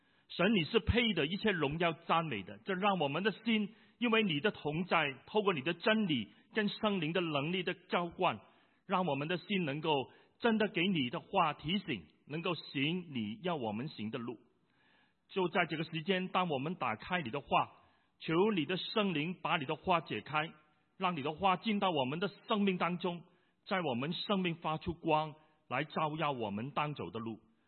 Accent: China; 我们中国人有一句话说

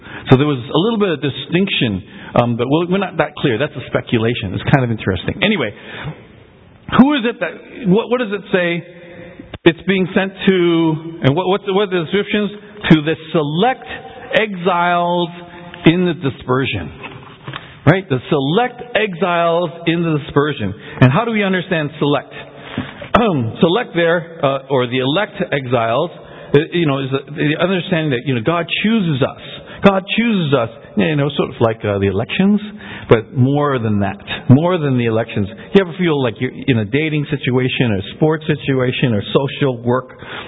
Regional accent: Toronto, Ontario, Canada; When I grew up in Toronto, well, one, I was a foreigner because I was in Toronto, and I was Chinese living in a non-Chinese area

